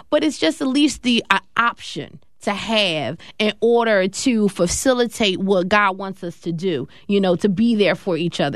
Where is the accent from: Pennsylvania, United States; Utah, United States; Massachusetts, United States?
Pennsylvania, United States; Philadelphia; Maybe I'm from Philadelphia, so I have a lot of people on Facebook from Philadelphia.